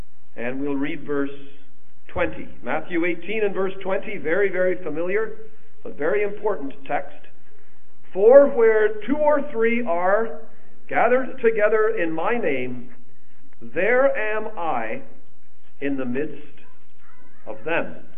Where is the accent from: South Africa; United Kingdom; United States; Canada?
Canada; By my life circumstances, I'm Canadian. I carry a Canadian passport